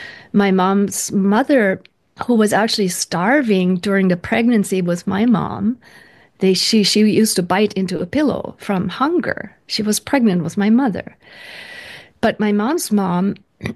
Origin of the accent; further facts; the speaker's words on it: Kaiserslautern, Rhineland-Palatinate, Germany; My hometown, Kaiserslautern, Germany, southwest Germany, was heavily bombed because the air raids were focused on those places where there were factories.